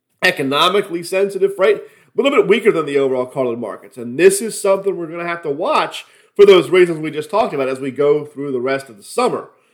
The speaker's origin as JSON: {"language": "English", "town": "Philadelphia", "region": "Pennsylvania", "country": "United States", "said": "Many of you know I'm from Philadelphia. I'm a Philadelphia sports fan."}